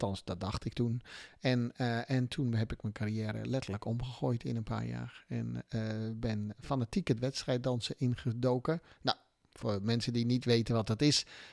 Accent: Netherlands; born there; Ja, nou, ik ben geboren in Nederland, hè, waar ik vandaan kom.

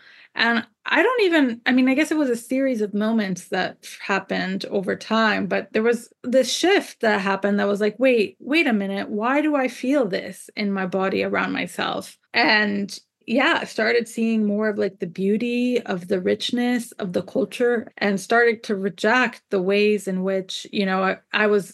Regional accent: Jerusalem, Jerusalem District, Israel; English is a second language; So, you know, growing up in Jerusalem and Israeli society, I mean, there was and there still is, and probably even more so these days, just extreme racism towards Arabs.

